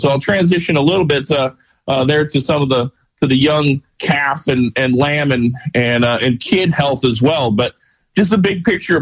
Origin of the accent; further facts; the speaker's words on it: South Dakota, United States; I know that I grew up in South Dakota